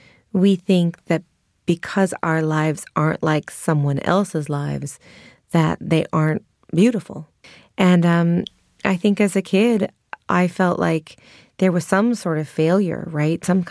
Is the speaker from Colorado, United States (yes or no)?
no; Sonoma, California, United States; also born or lived in Glen Ellen, United States; Yeah, I'm from a small town in Northern California called Sonoma, and I also was raised in Glen Ellyn. They're about 15 minutes apart.